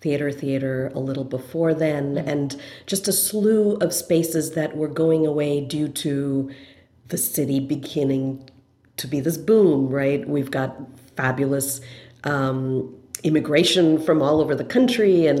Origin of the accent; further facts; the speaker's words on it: Singapore; I do feel fortunate that I grew up in Singapore for many reasons.